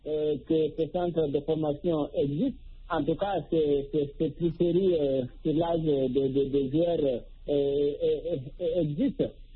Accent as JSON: {"language": "French", "country": "Guinea", "lives_now": "Cameroon", "said": "particulièrement chez nous ici au Cameroun. Mm. Malgré, contrairement à la Guinée, mon pays d'origine"}